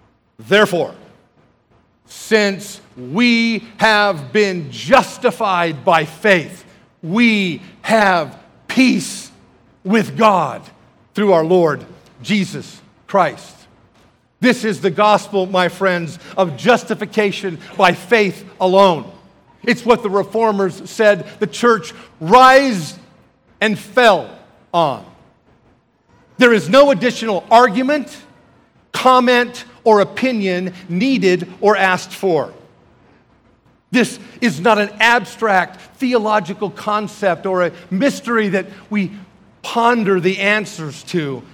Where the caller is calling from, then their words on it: Idaho, United States; from Idaho